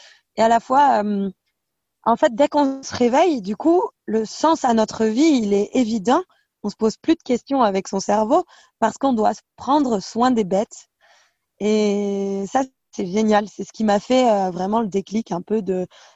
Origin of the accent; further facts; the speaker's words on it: Montargis, Centre-Val de Loire, France; also born or lived in Tours; moi je viens de Paris, enfin pas Paris mais Montargis, donc c'est à 1h30 en voiture, 1h30 de train peut-être de Paris. Donc c'est un peu la campagne, mais c'est quand même pas loin de la ville.